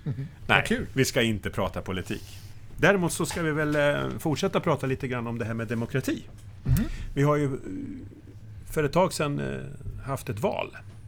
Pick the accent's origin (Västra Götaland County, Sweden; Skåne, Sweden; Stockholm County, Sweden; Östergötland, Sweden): Östergötland, Sweden; Norrköping; Och jag fick rösta i min hemstad då, Norrköping.